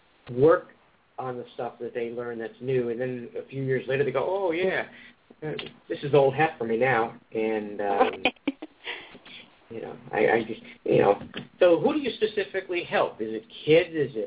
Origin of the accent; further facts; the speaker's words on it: New York, United States; I moved from New Jersey, New York, where I grew up, to Seattle.